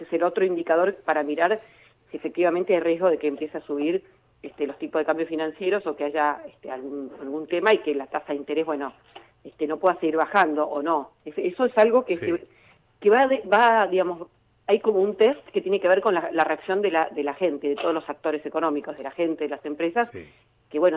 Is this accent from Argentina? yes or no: yes; Argentina